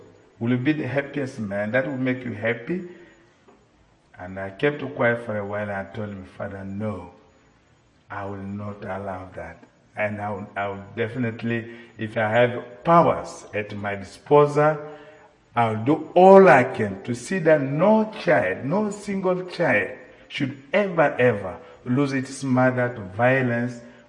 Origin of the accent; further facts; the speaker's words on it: South Sudan; I speak to you as I come from South Sudan, and I see that beauty of God, that love of God, that reality of God in my life as a fortunate person. I come from a family.